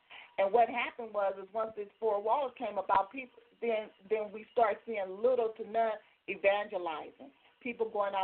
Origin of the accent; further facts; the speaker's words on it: Torrance, California, United States; born there; but I was born in Torrance General, and then you had Big General downtown.